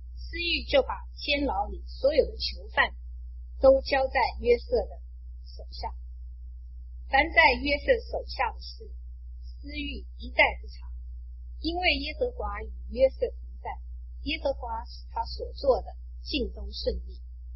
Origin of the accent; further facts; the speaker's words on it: China; 我现在觉得有些中国的传统，有些中国的成语很有意思。我们中国人形容一个人得胜叫做天时地利人和